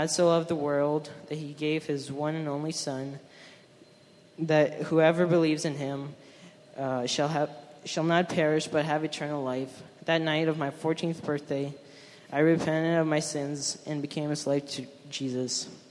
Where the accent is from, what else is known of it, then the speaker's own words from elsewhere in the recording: Ukraine; I'm 15 years old. I was born in Ukraine and stayed in three different orphanages.